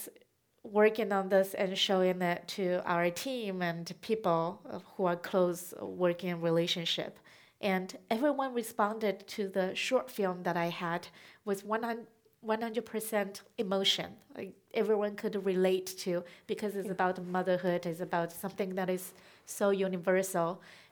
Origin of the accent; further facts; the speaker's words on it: China; English is a second language; now in United States; I explained a lot because I came from China, and this guy, when I first met him, he was so fascinating.